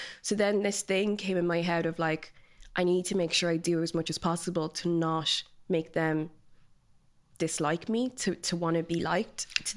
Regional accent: London, United Kingdom; born there; even though I'd lived in England, I was born in England

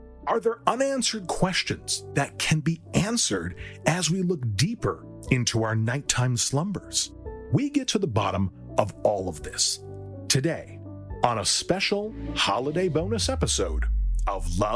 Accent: Milwaukee, Wisconsin, United States; You see, when I was back in Milwaukee visiting my hometown, I dreamt that I saw the case files for Ashley's investigation.

